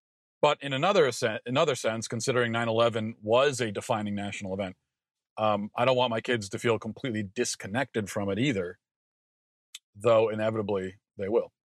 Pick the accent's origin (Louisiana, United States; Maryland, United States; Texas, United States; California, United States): Maryland, United States; being as I grew up in Maryland, the last defining event was the DC sniper